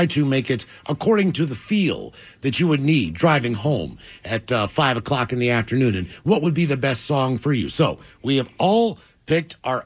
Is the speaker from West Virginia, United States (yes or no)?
yes; West Virginia, United States; As far as music goes, from my home state of West Virginia, I picked in my mind what I believe to be the greatest artist to ever come out of the state of West Virginia.